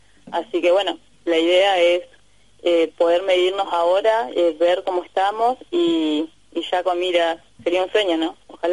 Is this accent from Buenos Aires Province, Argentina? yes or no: no; Trelew, Chubut, Argentina; Yo soy la única que soy de Trelew.